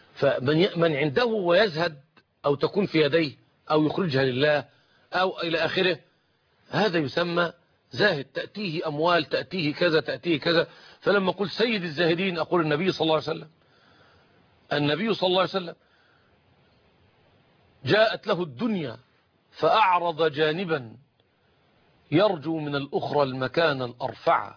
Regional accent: Egypt; تباع عندنا في مصر

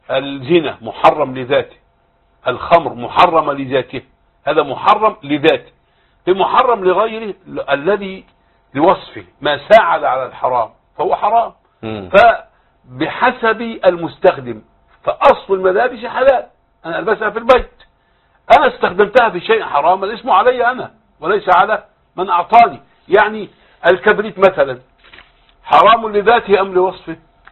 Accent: Egypt; طالما أنه سيرث عندنا في مصر يرث

